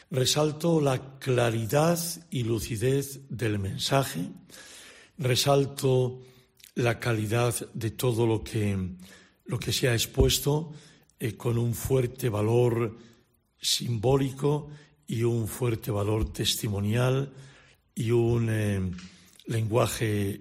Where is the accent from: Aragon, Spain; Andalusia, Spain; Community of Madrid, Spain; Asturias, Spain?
Asturias, Spain; also born or lived in Castile and León; yo soy también español, asturiano, me he movido mucho durante 16 años por Castilla y León, he estado muchas veces en Zamora.